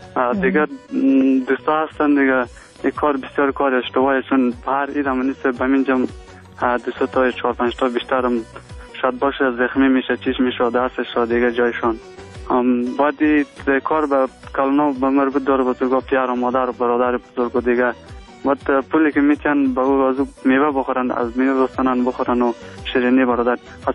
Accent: Afghanistan; ما افغان هستیم

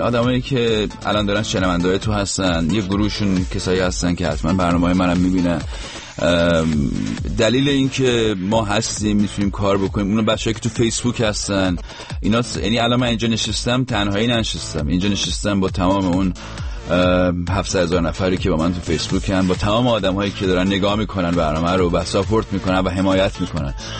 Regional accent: Rasht, Gilan, Iran

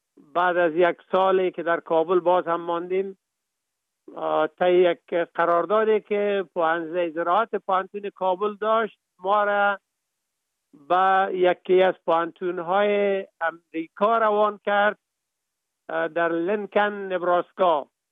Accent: Kapisa, Afghanistan; من در ولایت کاپیسا به دنیا آمدیم، مکتب ابتدایی و متوسطه را در لیسه فعلی میرمسجدی به اتمام رساندیم. بعدن لیسه نادریه

